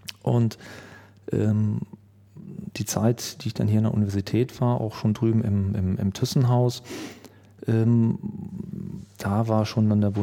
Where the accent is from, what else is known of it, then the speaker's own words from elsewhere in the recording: Witten, North Rhine-Westphalia, Germany; born there; ich bin gebürtiger Wittener.